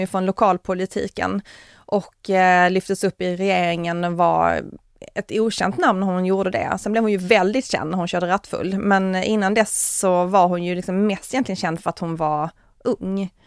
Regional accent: Skåne, Sweden; Vi känner ju till honom eftersom vi är från Skåne.

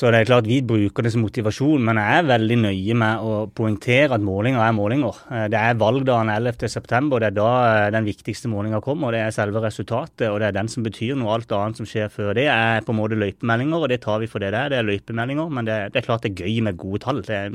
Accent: Agder, Norway; det er det også Agder fylke har forpliktet seg til, der jeg kommer fra og der jeg sitter nå.

